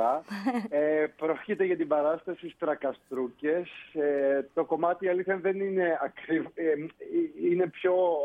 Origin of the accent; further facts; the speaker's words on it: Nogia, Crete, Greece; Έχω καταγωγή από τα Νόγια, το Ρέθυμνο.